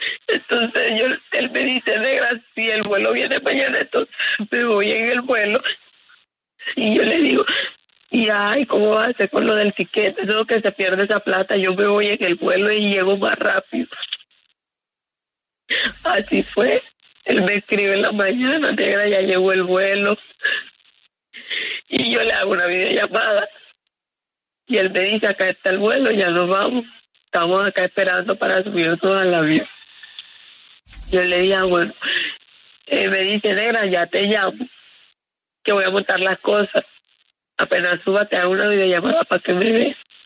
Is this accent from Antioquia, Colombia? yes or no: no; Fonseca, La Guajira, Colombia; Nosotros somos de Fonseca.